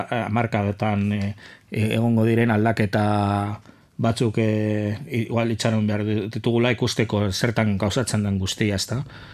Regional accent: Bilbao, Basque Country, Spain; now in Laudio, Spain; bilbotarra naizela jaiotzez, nire bizitzaren ba, zati ondiena dero mondotela Bilboen bizitzen, baina azkenengo sei urteak edo ba, laudion

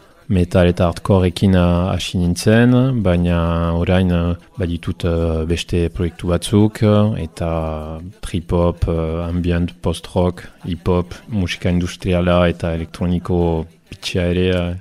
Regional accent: Tuscany, Italy; Basque is a second language; now in France; ongeta sortzi urte ditut eta emeritzen bizi naiz. Italiakoa naiz, Toskanakoa, baina 2000 eta batetik euskaren bizi naiz. Ziburu eta Donibane loitzunen artean handiten nintzen.

